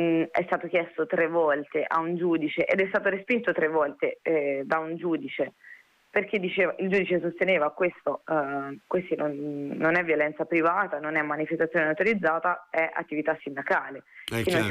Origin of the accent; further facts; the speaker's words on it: Florence, Tuscany, Italy; noi sostanzialmente a Prato non ci abitiamo, noi, io e Luca, siamo di Firenze